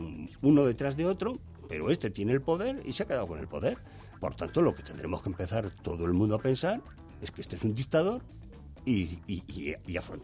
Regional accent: Spain; pues me pareció como español una imagen insuperable

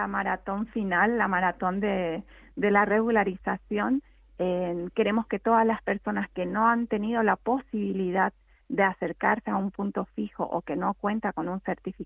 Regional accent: Spain; nosotras como ciudadanas españolas

